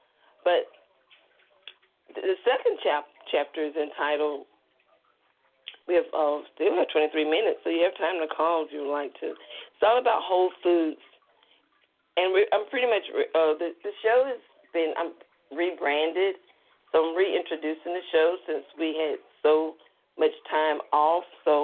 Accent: the South, United States; accent: Southern; That's one reason why I've been getting tongue-tied with my southern accent.

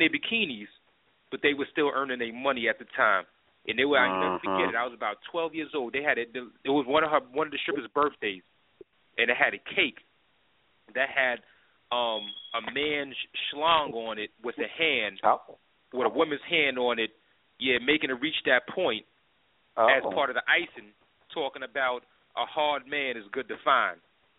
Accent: Mount Vernon, New York, United States; just being that I'm from Mount Vernon, and, I grew up seeing him around the block all the time, he used to throw his end-of-the-summer barbecues at the community pool behind my buildings, yo.

